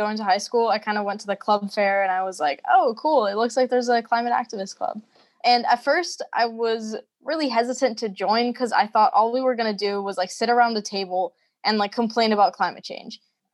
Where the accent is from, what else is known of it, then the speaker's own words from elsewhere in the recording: Tehran, Tehran Province, Iran; I grew up in Tehran, one of the most polluted cities in the world.